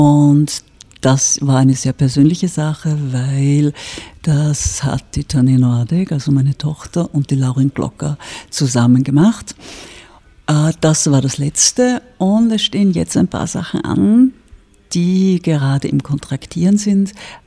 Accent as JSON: {"language": "German", "region": "Vienna", "country": "Austria", "tie": "born or raised there", "said": "wenn ich Deutsch nicht als Fremdsprache nehme, ist es meine 4. Fremdsprache. Das Einzige ist, ich bin trotzdem in Wien aufgewachsen."}